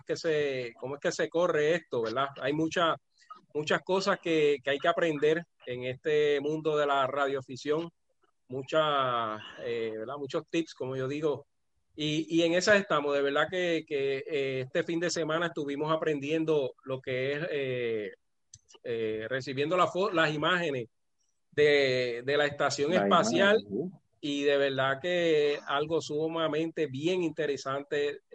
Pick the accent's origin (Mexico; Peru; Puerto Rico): Puerto Rico; Ponce; yo soy de Ponce.